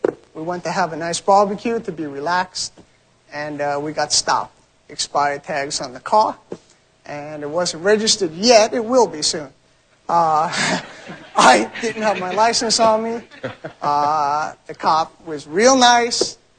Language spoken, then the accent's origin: English; New York, United States; accent: New York; also born or lived in Texas; No, I was born there, yeah.